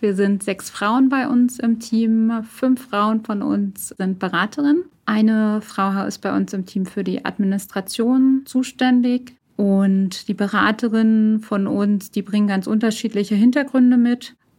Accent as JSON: {"language": "German", "region": "Berlin", "country": "Germany", "said": "Ich komme ursprünglich aus Berlin."}